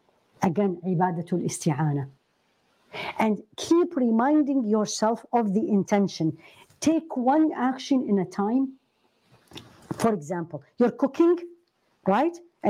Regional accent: Iraq; She's actually from my home country. She's from Iraq.

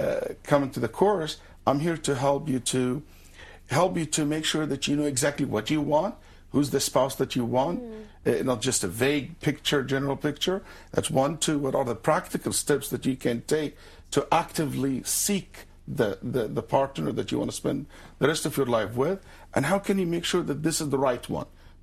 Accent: Saudi Arabia; English is a second language; moved away as an adult; also born or lived in Egypt; now in Houston, United States; And I moved to the United States in 1997, by the end of 1997. I was born in Egypt, raised in Saudi Arabia, finished all my studies, Islamic studies, all the way to master's degree in Saudi Arabia.

